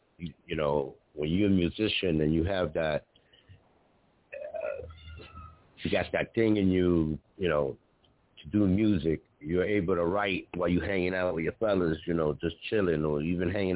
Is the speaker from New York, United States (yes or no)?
yes; Bronx, New York, United States; But, because me, myself, I'm from the Bronx, and we say the BX